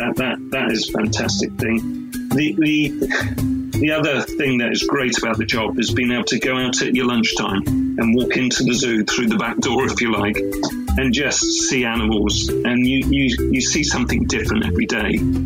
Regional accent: South West England, United Kingdom; I was very fortunate to grow up in the countryside. I grew up in the Dorset countryside, and I lived on a farm.

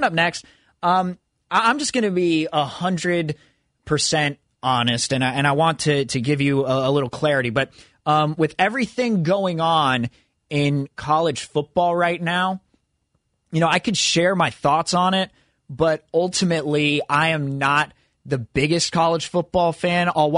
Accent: California, United States; and kind of growing up in the Bay Area.

